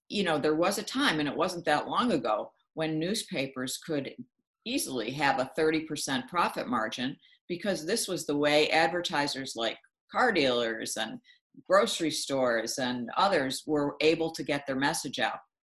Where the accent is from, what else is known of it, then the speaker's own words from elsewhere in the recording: Buffalo, New York, United States; the two papers in my hometown of Buffalo